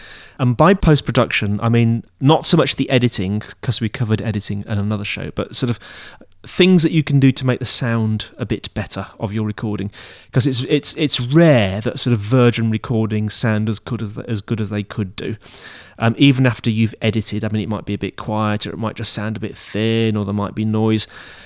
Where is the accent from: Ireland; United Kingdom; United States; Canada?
United Kingdom; Brighton, South East England; I think I said that, didn't I? I'm from Brighton, which is in the UK, right at the bottom, where it's very sunny.